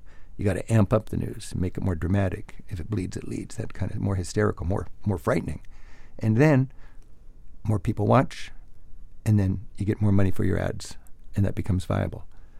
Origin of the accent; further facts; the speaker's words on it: United States; When I was in Iran, I experienced the friendliest welcome of any place I've ever been as an American.